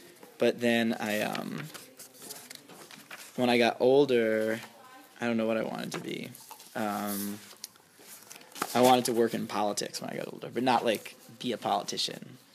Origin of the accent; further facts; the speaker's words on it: New York City, New York, United States; I'm from Brooklyn, New York City.